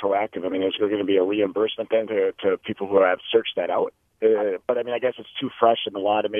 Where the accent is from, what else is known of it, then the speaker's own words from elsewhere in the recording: Minneapolis, Minnesota, United States; So my question being is just because I grew up in Minneapolis by the VA out there